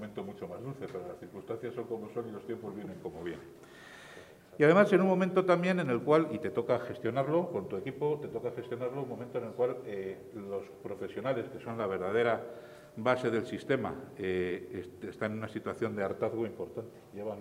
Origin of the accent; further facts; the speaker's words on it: Castile and León, Spain; como castellano leonés, como médico, como sanitario y como político, no puedo más que darles las gracias en este momento